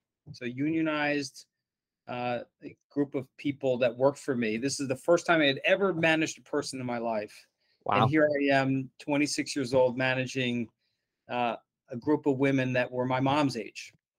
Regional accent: New Jersey, United States; I grew up in New Jersey, Very cool. Small town, it's kind of northwestern New Jersey. And lived there from the time I was about 3 until about 21.

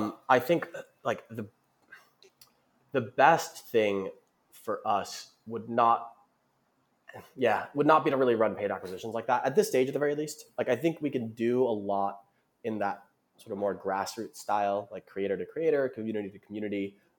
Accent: New York, United States; I was born and raised in New York

